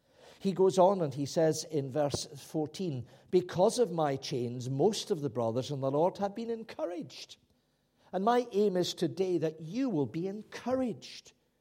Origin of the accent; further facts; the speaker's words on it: Scotland, United Kingdom; Well, I said, actually, I'm a Scot. These fellows are English.